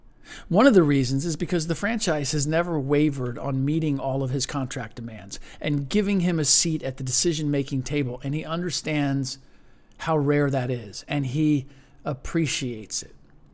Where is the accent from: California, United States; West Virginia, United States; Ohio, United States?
Ohio, United States; Cincinnati; I grew up in Cincinnati, a river town, so there's probably some of that too, seeing the river there.